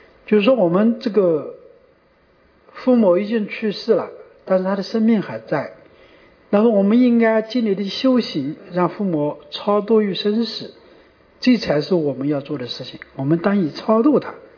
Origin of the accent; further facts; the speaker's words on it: China; 就是说我们中国人他本来就有这种思想